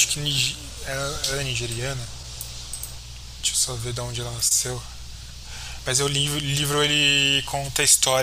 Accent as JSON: {"language": "Portuguese", "town": "Campinas", "region": "São Paulo", "country": "Brazil", "tie": "born or raised there", "said": "a minha infância é que em Campinas é uma cidade do interior, muito forte, uma cidade do interior. Tudo bem que Bauru é uma cidade do interior, que é onde eu fiz faculdade, mas Campinas é uma cidade do interior muito forte."}